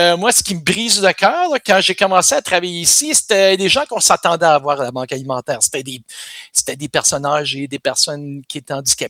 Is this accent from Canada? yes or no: yes; Montreal, Quebec, Canada; Moi, je viens originellement de Montréal.